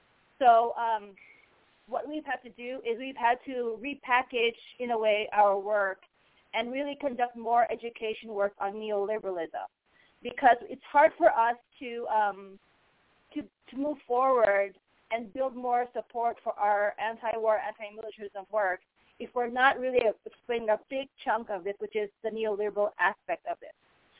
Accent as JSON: {"language": "English", "country": "Philippines", "said": "using our experience as the Filipino people, for example."}